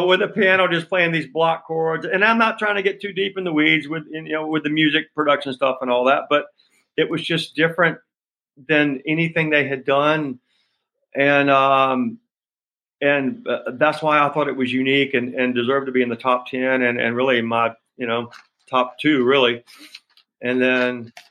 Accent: Alabama, United States; I'm from Alabama, and so that was a real point of pride

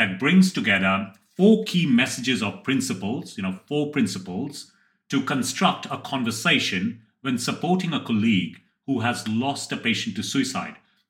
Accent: Kolkata, West Bengal, India; October, Kolkata or Calcutta, however you call it, is the place to be. This is an unashamed plug for my hometown

